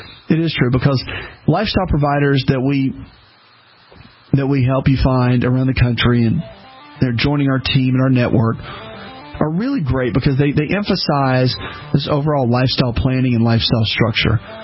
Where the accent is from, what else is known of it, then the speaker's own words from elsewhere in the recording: the South, United States; When I started traveling years ago, growing up in the South, when I started speaking a lot and just traveling, you know, go up north, go out west